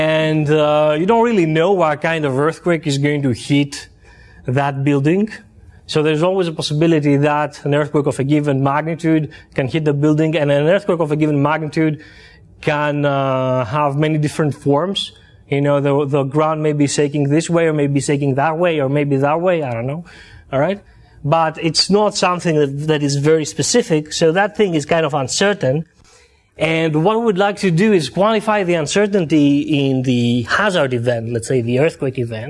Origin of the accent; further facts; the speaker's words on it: Greece; And I am from Greece, by the way.